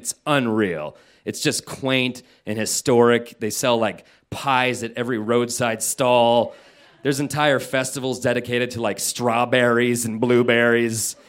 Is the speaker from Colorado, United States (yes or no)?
yes; Denver, Colorado, United States; everybody was intrigued by me because I was from Denver